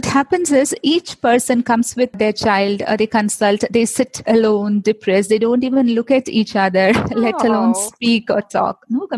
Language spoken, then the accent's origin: English; Kerala, India; English is a second language; I'm a member, I'm from Kerala. So till 17, I didn't face any of the problems like this.